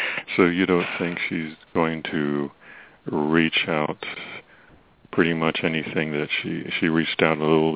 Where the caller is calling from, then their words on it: Virginia, United States; calling from Virginia.